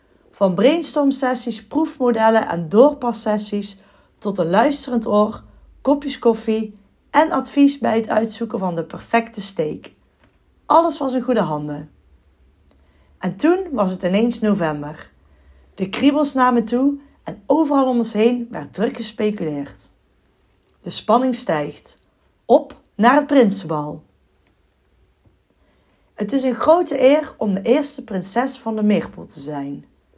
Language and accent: Dutch; Someren, North Brabant, Netherlands; Geboren en getogen in Someren ben ik na mijn studie aan de Kunstacademie in Rotterdam als artdirector aan de slag gegaan bij een reclamebureau in Amsterdam.